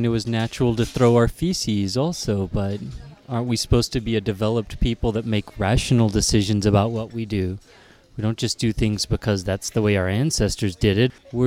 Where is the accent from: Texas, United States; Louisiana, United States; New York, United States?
Texas, United States; Odessa; I'm from Odessa, Texas, in the armpit of Texas, if you would.